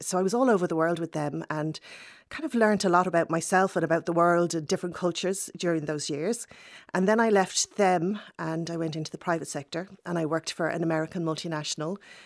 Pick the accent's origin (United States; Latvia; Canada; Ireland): Ireland; Wexford, Leinster; moved away as an adult